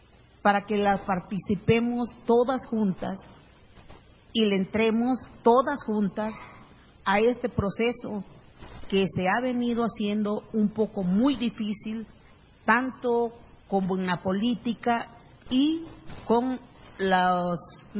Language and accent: Spanish; Cuajinicuilapa, Guerrero, Mexico; Del estado de Guerrero, vengo de la comunidad de Cuajinicuilapa, Guerrero